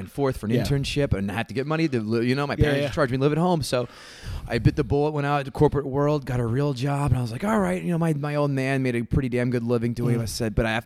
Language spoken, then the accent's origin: English; Princeton, New Jersey, United States; And I'm from Princeton.